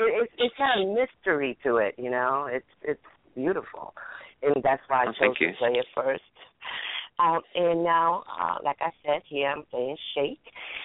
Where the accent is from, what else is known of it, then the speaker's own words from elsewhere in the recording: Cuba; Let's hope it goes the same thing for show host, because I'm from Cuba.